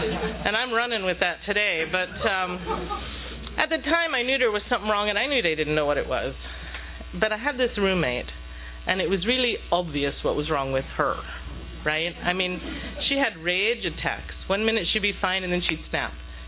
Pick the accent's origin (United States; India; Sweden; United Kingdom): United Kingdom; London; I was born in London, that'll save you wondering. I grew up in a pub. My grandparents own the pub